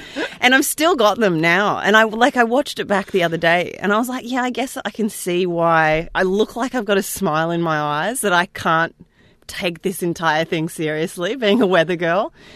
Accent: Geelong, Victoria, Australia; also born or lived in Melbourne / Perth; now in Sydney, Australia; But yeah, I grew up in Geelong and then moved to Melbourne for uni and then moved across to Perth to do more uni, to study radio.

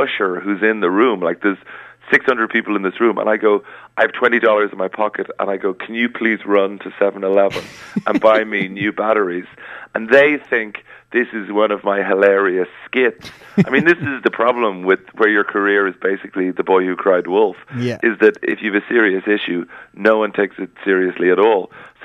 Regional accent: Leinster, Ireland; I was the 1990 East Leinster Under 14s triple jump bronze medalist

